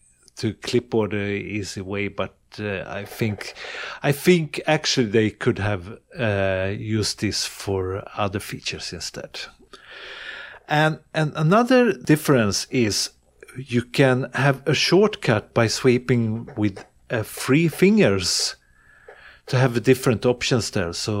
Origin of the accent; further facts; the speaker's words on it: Sweden; English is a second language; I'm from Sweden.